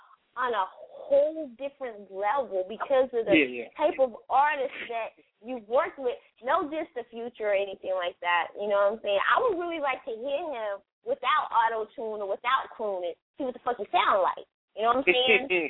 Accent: the South, United States; But I've always been a New York chick. I mean, I'm from the South

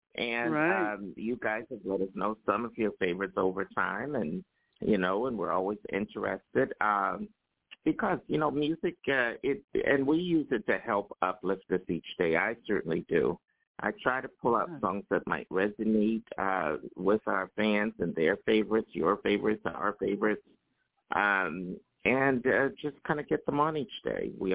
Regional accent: Spotsylvania, Virginia, United States; You guys know I'm from Spotsylvania, Virginia.

